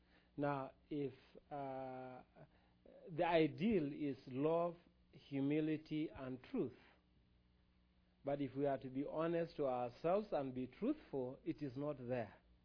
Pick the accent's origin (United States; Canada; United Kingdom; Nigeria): Nigeria; I am from Africa, from Nigeria.